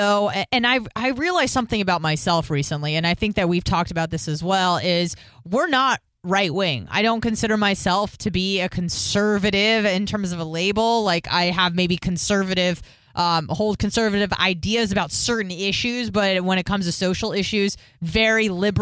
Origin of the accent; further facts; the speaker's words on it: California, United States; I'm from California. So I would probably say maybe 75% of my contacts on Facebook are from the West Coast